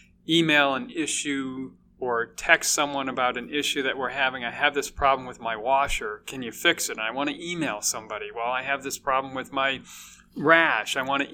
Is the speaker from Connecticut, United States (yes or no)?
yes; Connecticut, United States; Yeah, so I grew up in Connecticut, actually.